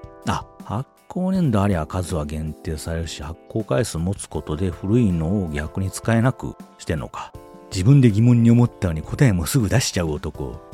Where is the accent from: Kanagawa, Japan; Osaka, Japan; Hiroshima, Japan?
Kanagawa, Japan; Yokohama; also born or lived in Yokosuka; 横須賀生まれの横浜育ちですから、どうしてもね、そっち方面の横浜横須賀あたりの … 的な訛りがね、ついつい口に出ることも、これまた否定できないことですわな。